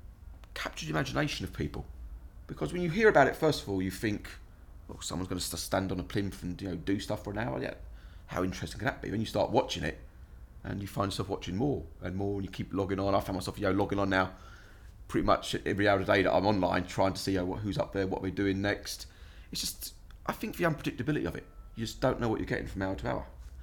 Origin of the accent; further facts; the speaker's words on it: London, United Kingdom; also born or lived in Ireland; I'm from London. I was born in St. Thomas's. I lived in the Elephant and Castle when I was younger. Then I moved to Ireland, actually, as a child, because my family were Irish.